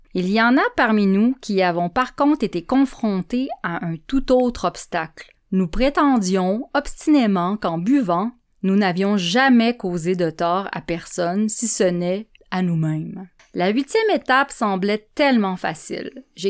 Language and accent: French; Quebec, Canada; Je viens du Saguenay, moi.